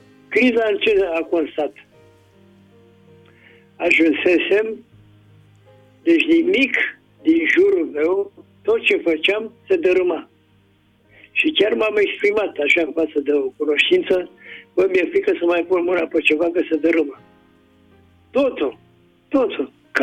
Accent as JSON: {"language": "Romanian", "region": "Bucharest", "country": "Romania", "said": "sunt din București. Am 83 de ani."}